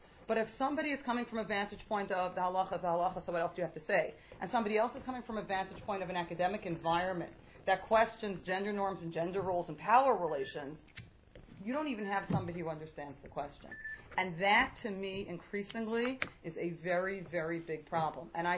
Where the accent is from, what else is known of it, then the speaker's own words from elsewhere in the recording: Brooklyn, New York, United States; I was raised in the Black Hat, Yeshivish, Haredi, if you'd like, community in Brooklyn.